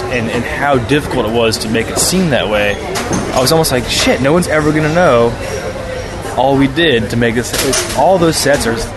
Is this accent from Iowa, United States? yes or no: no; Virginia, United States; I grew up just outside Washington, D.C., in the suburbs of Virginia, and it was a big part of my youth.